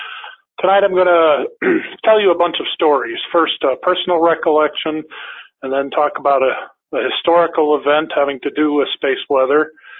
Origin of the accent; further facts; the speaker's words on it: Neenah, Wisconsin, United States; the northern lights were seen all the way down into Illinois, but they were basically filling the sky in my hometown of Neenah.